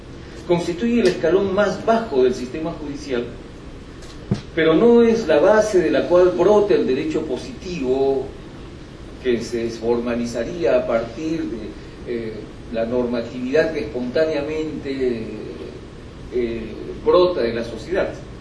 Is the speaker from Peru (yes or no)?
yes; Peru; Pero en una sociedad como la peruana, nuestras condiciones son marcadamente otras.